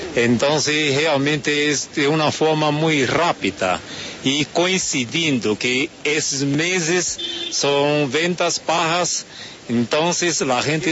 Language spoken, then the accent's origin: Spanish; Taiwan; Spanish is a second language; also born or lived in Brazil; now in Colombia; ya tengo mucho tiempo viviendo fuera de Taiwán, mi tierra natal.